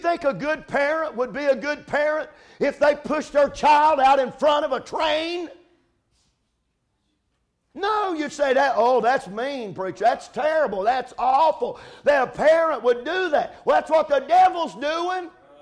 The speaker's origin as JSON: {"language": "English", "region": "North Carolina", "country": "United States", "said": "I'm from North Carolina, and we used to preach a lot of tent meetings down there."}